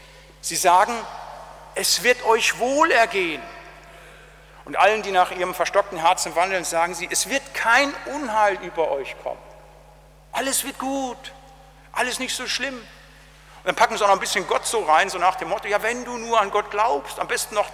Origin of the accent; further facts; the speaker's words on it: North Rhine-Westphalia, Germany; Der Landeskirche, wo ich herkomme aus Westfalen